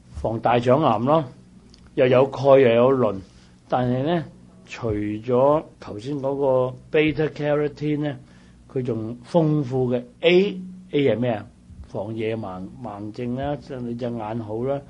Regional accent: China; 但咧，我哋中國人咧，中國人食菠菜咧，最正嗰樣嗰部分唔食

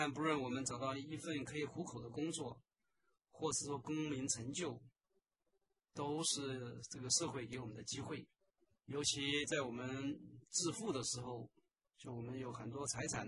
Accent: China; 我们中国人是一个讲求感恩的民族，我们从小的教导就是要饮水思源

